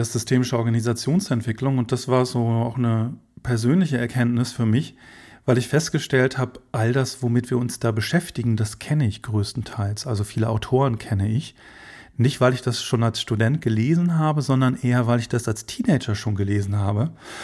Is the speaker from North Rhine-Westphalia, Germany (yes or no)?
no; Schleswig-Holstein, Germany; also born or lived in Berlin; bin ich in Schleswig-Holstein geboren, bin auch in Schleswig-Holstein aufgewachsen, habe dann meinen Zivildienst in Hamburg gemacht und habe dann den Schritt für ein Dorfkind, der dann doch ein großer gewesen ist, in die große Stadt nach Berlin gemacht.